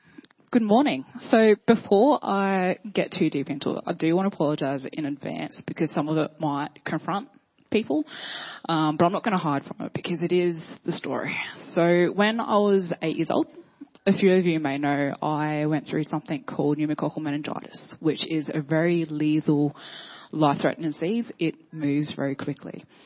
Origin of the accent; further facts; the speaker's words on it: Port Hedland, Western Australia, Australia; So returned back to my hometown in Port Hedland, WA. It's a small mining town.